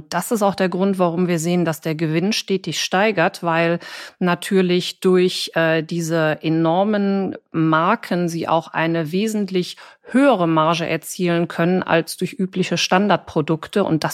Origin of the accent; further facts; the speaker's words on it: Cologne, North Rhine-Westphalia, Germany; Also ich als Kölnerin hätte dann wahrscheinlich eher zum Gaffelkölsch gegriffen.